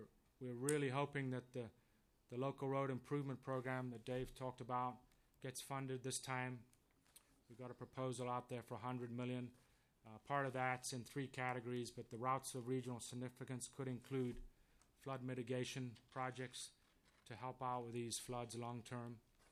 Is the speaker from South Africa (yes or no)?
no; England, United Kingdom; now in United States; I'm originally from England. Actually had the honor to become a U.S. citizen last week.